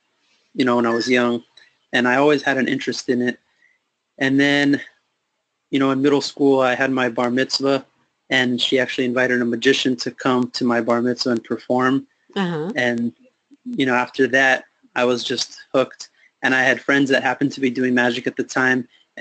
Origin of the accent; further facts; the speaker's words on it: Los Angeles, California, United States; now in New York, United States; I'm from Los Angeles, and that's pretty much where I grew up. I did my undergrad at UCSD, so I lived there for 4 years.